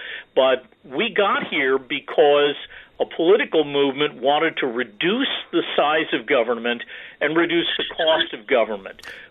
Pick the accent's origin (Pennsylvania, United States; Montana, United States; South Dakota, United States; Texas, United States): Montana, United States; I was born and raised in the Yellowstone Valley of Montana, and we had a nice airport in Billings